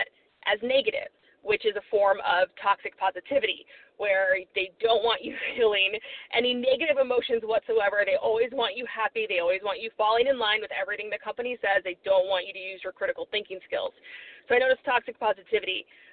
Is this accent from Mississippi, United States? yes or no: no; Missouri, United States; also born or lived in California; I live in Missouri with my husband and our three dogs. And I was born in California, raised in Missouri for the most part, lived back in California for a little while